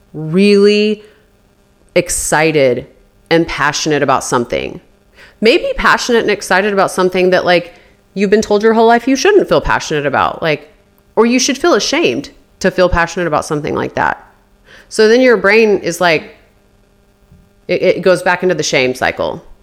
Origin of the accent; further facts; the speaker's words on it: Midwest, United States; I think I grew up in the Midwest.